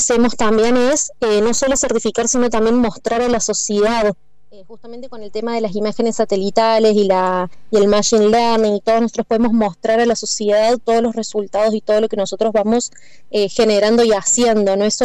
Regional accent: Córdoba, Argentina; accent: Cordoban; Ay, la tonada me delata, soy de Córdoba.

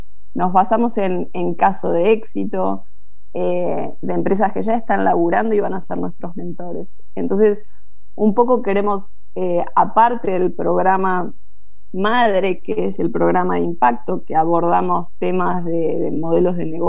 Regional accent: Trevelin, Chubut, Argentina; soy de Patagonia, Trevelin. A veces sí, sí, tengo muy mala conexión. La verdad que los patagones sufrimos un poco esa parte.

